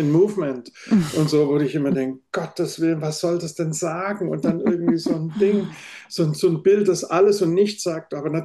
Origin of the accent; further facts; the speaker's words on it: Baden-Württemberg, Germany; ich komme ja aus dem Schwabenland